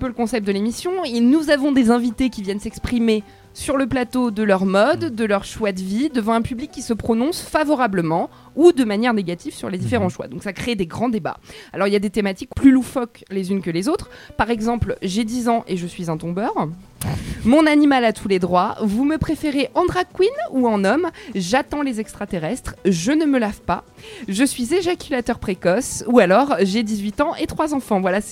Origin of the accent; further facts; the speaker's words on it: Lille, Hauts-de-France, France; Donc je suis lilloise, ça me tient vraiment.